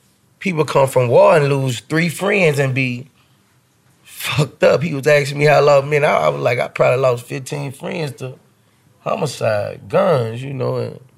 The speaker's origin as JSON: {"language": "English", "region": "Louisiana", "country": "United States", "said": "I'm from Louisiana. Like, if you know me, I'm from Louisiana. Yeah. Everywhere we go, we dance."}